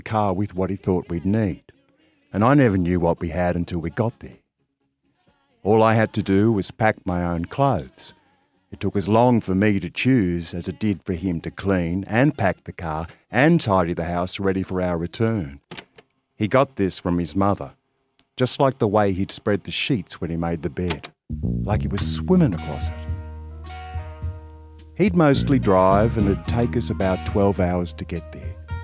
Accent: Albury, New South Wales, Australia; I'm from Albury on the Murray.

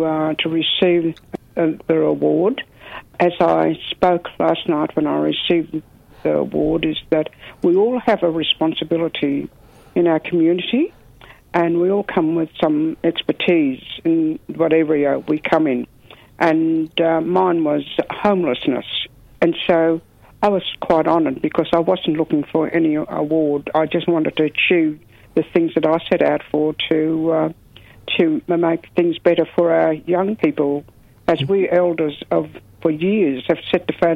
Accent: Cummeragunja, New South Wales, Australia; I'm originally from Cummeragunja. I'm a Yorta Yorta woman, also Wimba Wimba elder. Yes, and I grew up at Cummeragunja.

